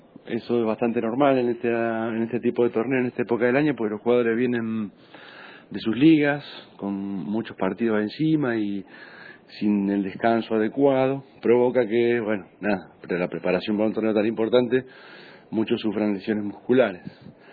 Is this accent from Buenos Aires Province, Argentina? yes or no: yes; San Antonio de Areco, Buenos Aires Province, Argentina; extrañando a la familia, extrañando a la gente de Areco, mi pueblo, mucho.